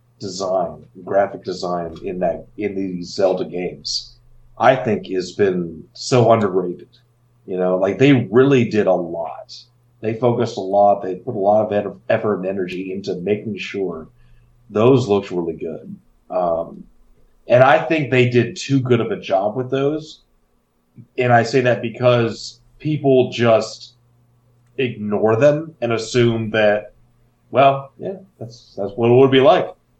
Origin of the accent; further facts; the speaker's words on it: Florida, United States; It's probably because I grew up in Florida, and in Florida, people are like, "Ooh, ah!"